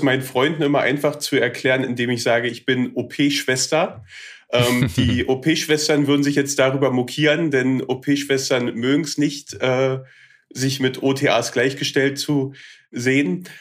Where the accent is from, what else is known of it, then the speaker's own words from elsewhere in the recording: Genthin, Saxony-Anhalt, Germany; gerade 28 Jahre alt geworden, komme ursprünglich aus einer, ich nenne es mal, Kleinstadt namens Gentin, bin dort aufgewachsen und lebe derzeit in der Nähe von Magdeburg.